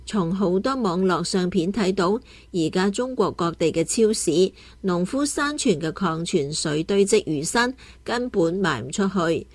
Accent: Taiwan; 我们台湾人就是这样，对丧失亲人的家属都会给他们一些关怀

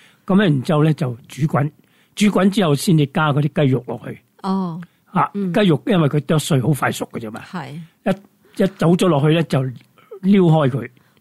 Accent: China

